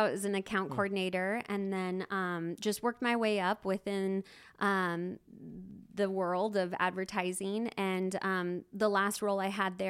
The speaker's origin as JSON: {"language": "English", "town": "Tri-Cities", "region": "Washington", "country": "United States", "lives_now": "Spokane, United States", "said": "I'm originally from Tri-Cities."}